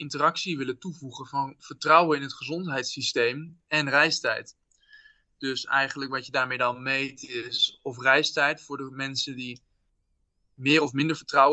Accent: Netherlands; Kijk, ik ben een Nederlandse, witte, hoogopgeleide man die vanuit Nederland dit onderzoek deed.

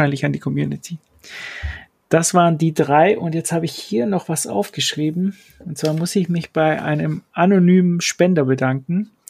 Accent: Kempten, Bavaria, Germany; Also bei uns in Kempten darf jeder kommen.

